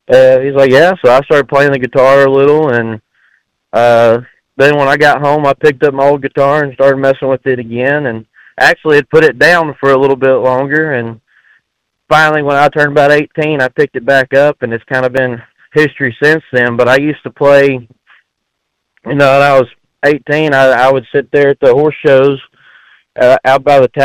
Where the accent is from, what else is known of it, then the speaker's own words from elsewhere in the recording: Corsicana, Texas, United States; my dad's a cutting horse trainer from Corsicana, Texas, my hometown